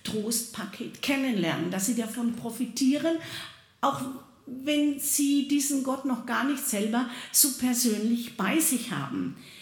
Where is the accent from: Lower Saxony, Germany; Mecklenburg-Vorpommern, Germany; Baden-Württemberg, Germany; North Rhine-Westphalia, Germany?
Baden-Württemberg, Germany; Also bei uns im Ländle, wo ich herkomme